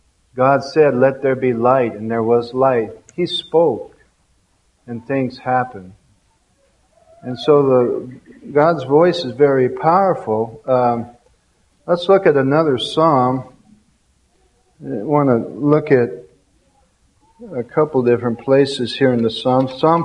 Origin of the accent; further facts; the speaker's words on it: Japan; I grew up in Japan, where Buddhism is a predominant religion